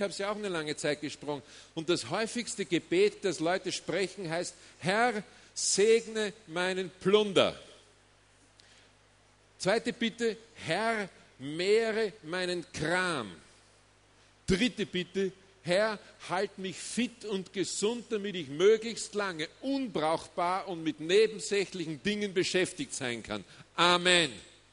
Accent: Austria; Bei uns in Österreich gibt es saukalte Winter.

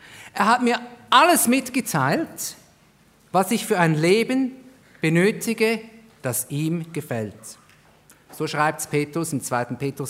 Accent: Switzerland; Ich hoffe, dass ich als Schweizer nicht zu schnell spreche.

